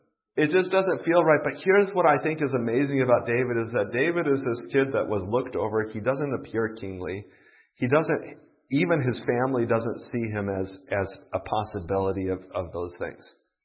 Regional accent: Japan; We've traveled in China quite a bit. I grew up in Japan.

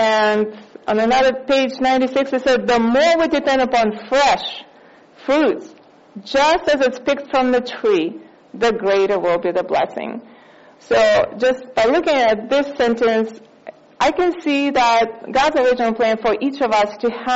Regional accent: Russia; English is a second language; I'm from Russia, and we enjoyed raspberries and strawberries pest-free because nothing survives over there

